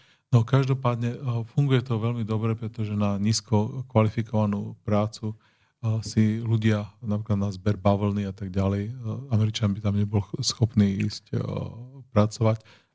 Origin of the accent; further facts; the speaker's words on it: eastern Slovakia, Slovakia; jak ja som z východného Slovenska a u nás tiež veľa ľudí v 90. rokoch bolo v Spojených štátoch